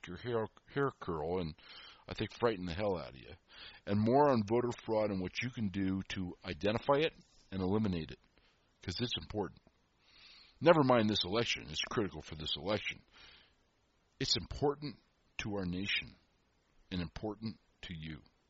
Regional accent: United States; I am an American. I am a citizen. My vote counts.

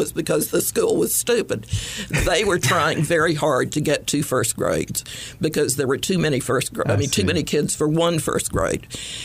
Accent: Raleigh, North Carolina, United States; born there; I was born in Raleigh after they came back to Raleigh.

